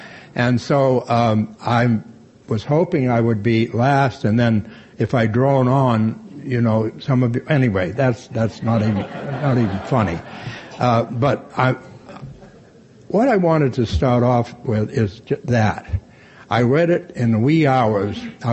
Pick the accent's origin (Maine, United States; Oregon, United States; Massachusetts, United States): Maine, United States; moved away as an adult; now in Florida, United States; I'm from Maine. I lived in Maine for 18 years. I've lived in Florida, thank God, for about 20. Longest I've lived in any place in my life.